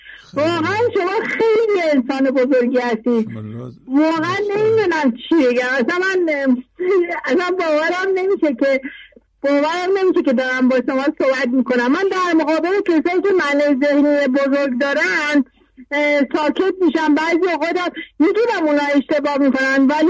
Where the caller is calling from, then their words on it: Tehran, Tehran Province, Iran; از تهران هستم.